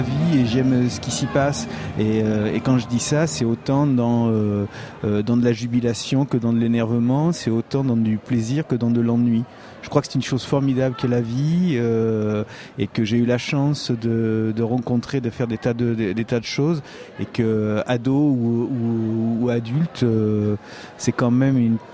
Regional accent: Arthès, Occitanie, France; je viens quand même du Tarn. Et, moi, je suis originaire d'à côté d'Albi. C'est devenu un bourg maintenant, mais c'était un village à l'époque qui s'appelait Arthès. Et donc, j'ai vécu les deux.

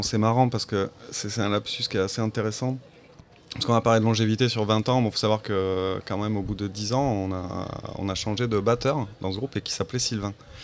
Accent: Toulouse, Occitanie, France; born there; moi je suis né à Toulouse, donc c'est pas très loin, mais c'est quand même pas le Gers.

